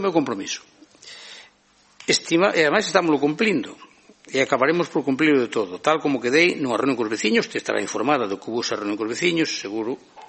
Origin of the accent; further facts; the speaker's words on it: Monforte de Lemos, Galicia, Spain; Iso é como decir que os que non son do casco vello non son de Monforte. Por tanto, eu creo que monfortinos somos todos